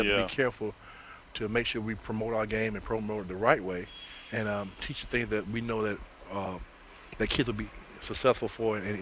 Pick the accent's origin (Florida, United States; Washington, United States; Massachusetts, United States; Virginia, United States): Florida, United States; I'm from Florida.